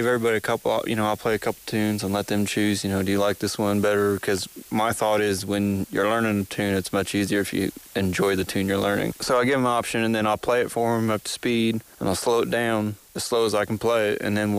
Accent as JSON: {"language": "English", "town": "Pocahontas County", "region": "West Virginia", "country": "United States", "said": "I'm from Pocahontas County, West Virginia"}